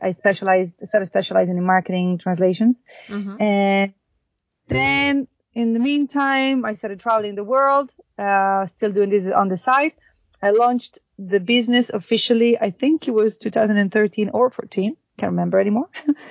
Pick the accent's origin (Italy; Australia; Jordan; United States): Italy; first language Italian; English is a second language; something in into English rather than into Italian, which is my native language, financial book